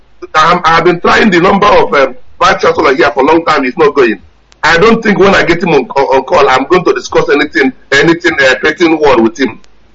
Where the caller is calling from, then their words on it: Malaga, Andalusia, Spain; I'm calling from Malaga, the National Coordinator of Spain.